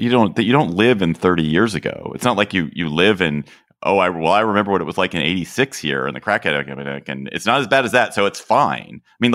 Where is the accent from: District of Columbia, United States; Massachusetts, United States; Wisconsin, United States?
District of Columbia, United States; Washington; There was a House member carjacked this week here in my hometown of Washington, D.C.